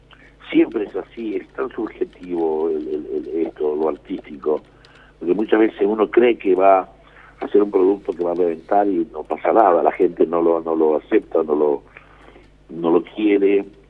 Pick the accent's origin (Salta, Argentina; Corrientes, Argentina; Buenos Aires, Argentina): Salta, Argentina; yo soy salteño, así que sabrán que comparto muchas cosas con ustedes